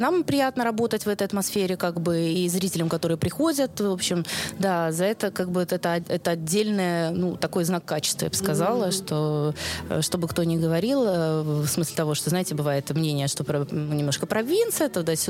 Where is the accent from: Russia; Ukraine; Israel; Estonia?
Estonia; Tallinn, Harju County; мы из Таллина приехали, и все-таки это учебный период, то мы не смогли приехать на весь фестиваль.